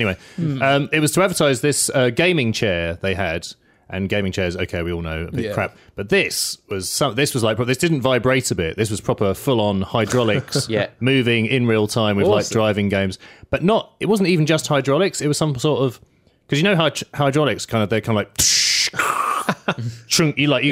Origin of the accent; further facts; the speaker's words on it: London, United Kingdom; this doesn't work in my accent at all because I'm from South London.